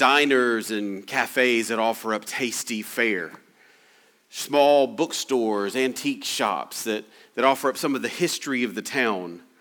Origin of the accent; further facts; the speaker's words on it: Shreveport, Louisiana, United States; That's the situation with my hometown. When I was growing up, Shreveport, Louisiana was the second largest city in Louisiana, just behind New Orleans. And in South Shreveport, where I grew up, there was a bit of an economic boom going on.